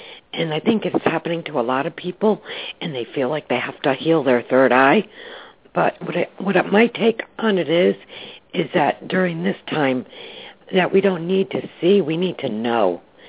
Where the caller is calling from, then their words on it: Connecticut, United States; calling from Connecticut.